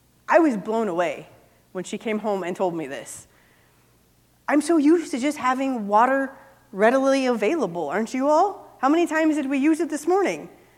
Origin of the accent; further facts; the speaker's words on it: Missouri, United States; We grew up in Missouri, so soda, but pop in Iowa.